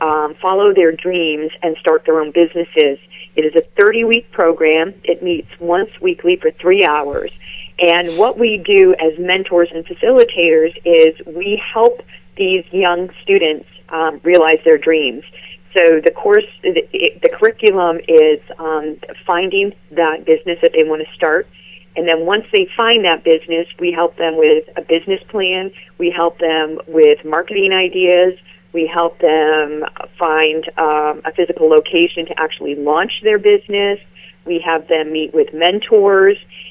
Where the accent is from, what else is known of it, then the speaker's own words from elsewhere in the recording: Rockport, Massachusetts, United States; So I grew up in Rockport, attended Rockport Public Schools, where I was part of the National Honor Society and a varsity cheerleader, oldest of four children.